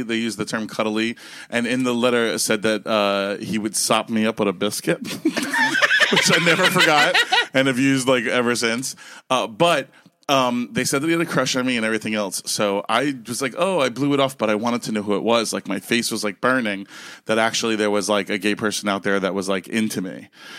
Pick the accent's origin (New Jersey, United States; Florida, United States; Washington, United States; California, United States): Florida, United States; also born or lived in Brooklyn; I'm from Brooklyn, but I grew up in South Florida.